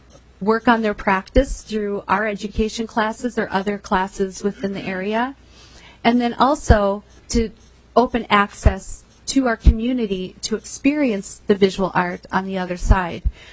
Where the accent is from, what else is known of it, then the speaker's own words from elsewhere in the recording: Duluth, Minnesota, United States; I am from the Duluth area.